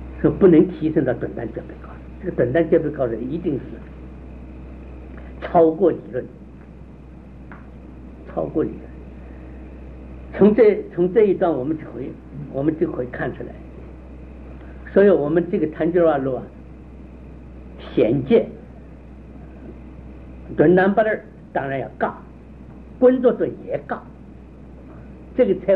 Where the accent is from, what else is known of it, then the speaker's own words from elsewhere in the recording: China; 我们内地人喜欢开口阿赖耶，闭口阿赖耶